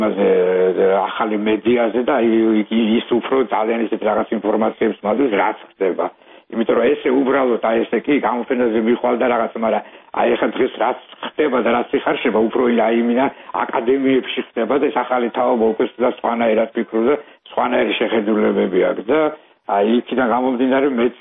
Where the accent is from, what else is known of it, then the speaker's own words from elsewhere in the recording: Tsinandali, Kakheti, Georgia; მე ბავშვობა წელი კახეთში მაგ გატარებული, სადაც ჩემი იყო წინანდლი, სადაც ჩემი ბავშვობა წინანდალში მაგ გატარებული